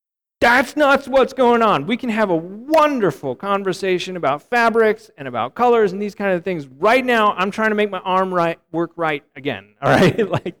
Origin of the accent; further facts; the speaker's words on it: United States; Because, I mean, I grew up as an American.